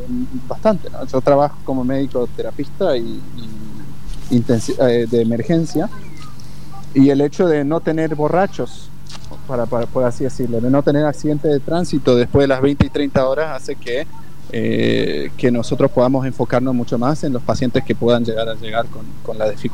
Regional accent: Chaco, Argentina; Yo soy chaqueño.

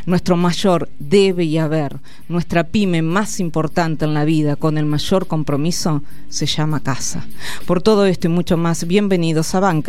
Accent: Argentina; la voz y el voto sea tuya, la que merecemos como argentinos y argentinas.

